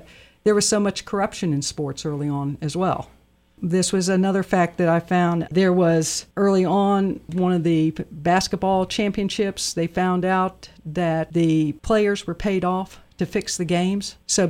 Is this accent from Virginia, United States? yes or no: yes; Virginia, United States; because I come from Virginia originally, and they had athletic trainers in the high school.